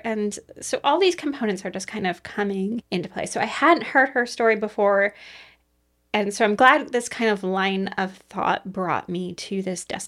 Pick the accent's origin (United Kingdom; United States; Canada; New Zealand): United States; And so then I was like, oh, you know, like, and because I grew up in America, I'm much more familiar with, like, American procedures for things and that kind of stuff.